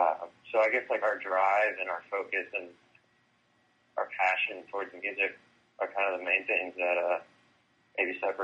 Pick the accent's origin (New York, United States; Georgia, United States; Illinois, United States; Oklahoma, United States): Georgia, United States; also born or lived in Miami; I'm originally from Georgia. I moved back to Georgia to do like a solo project thing